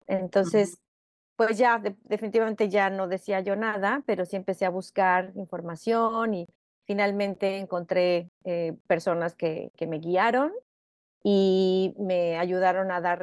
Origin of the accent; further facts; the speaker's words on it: Mexico City, Mexico; moved away as an adult; now in Canada; soy mexicana, también soy chilanga, orgullosamente chilanga. sí. Me vine aquí a Canadá, pero ya tenía a mi hijo.